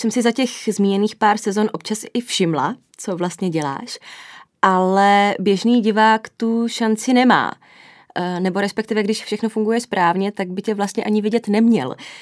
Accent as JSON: {"language": "Czech", "region": "Prague", "country": "Czechia", "lives_now": "Brno, Czechia", "said": "že jsem z Prahy, ale už jsem domestikovaná, už mám šalin kartu"}